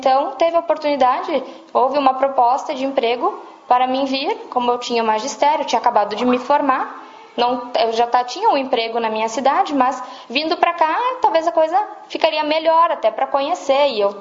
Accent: Rio Grande do Sul, Brazil; tenho 20 anos, sou gaúcha, moro no Rio Grande do Sul, no Brasil.

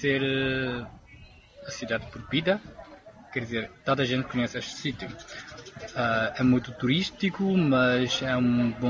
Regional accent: South China, China; Não, eu sou do Sul.

